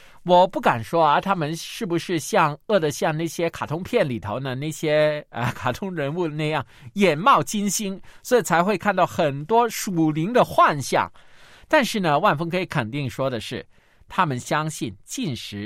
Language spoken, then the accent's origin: Chinese; China; 甚至我们中国人传统去拜神呢、也要斋戒沐浴